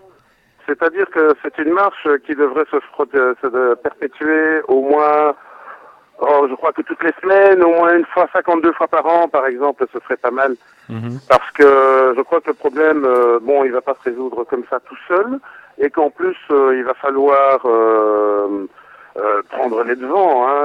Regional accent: DR Congo; nous, en tant que Congolais, nous sommes un peu particuliers, vu les rapports historiques et économiques, etc., qui existent entre la Belgique et nous.

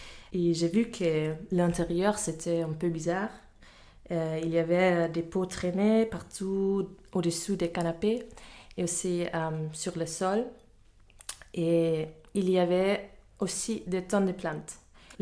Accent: Germany; now in Brussels, Belgium; Je viens d'Allemagne et je suis à Bruxelles depuis septembre. Je suis venue ici pour faire une Erasmus.

